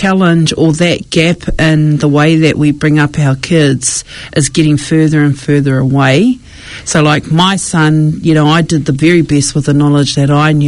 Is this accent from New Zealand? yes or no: yes; New Zealand; we do have a generation of us that are being born and raised in Aotearoa, and we haven't had that full immersion to what the island life is. However, our blood, our bones and everything is Cook Island Māori.